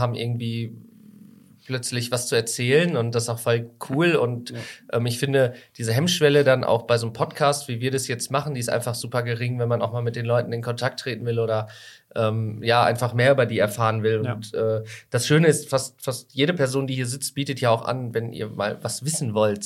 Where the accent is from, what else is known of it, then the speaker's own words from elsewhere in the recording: North Rhine-Westphalia, Germany; born there; meine Eltern sind ja auch nicht von hier, die sind ja auch zugezogen. Ich bin sozusagen der erste von uns drei Brüdern, der hier geboren ist im Sauerland.